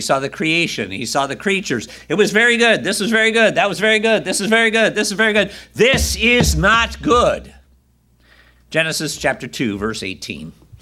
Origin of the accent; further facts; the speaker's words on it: California, United States; It's kind of like, you know, I grew up in California. We don't even have snow, let alone lake effect snow. So it's interesting living here.